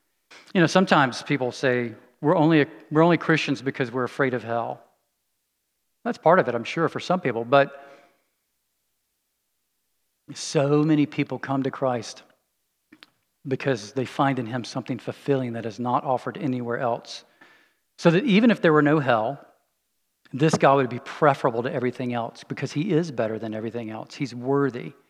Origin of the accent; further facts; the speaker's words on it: United States; I have this thing I grew up with in the United States.